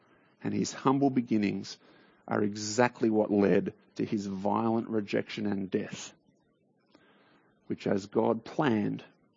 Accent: Sydney, New South Wales, Australia; Since I grew up in Sydney, I don't really understand those geographical tensions in Melbourne.

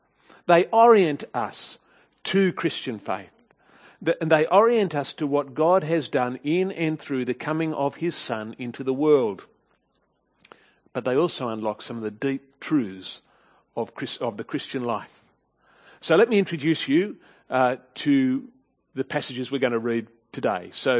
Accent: Papua New Guinea; I could not imagine a more idyllic place to grow up. Now, one of the main blessings of growing up in Papua New Guinea

